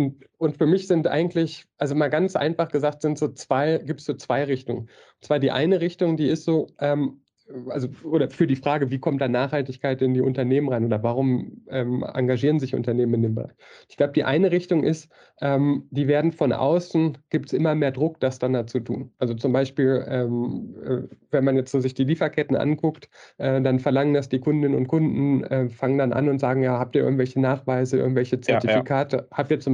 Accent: North Rhine-Westphalia, Germany; now in Switzerland; bin auch aus dem Münsterland, also jetzt gerade in der Schweiz

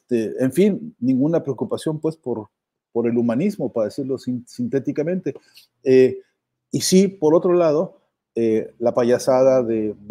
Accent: Mexico; porque siendo mexicano aquí y ahora

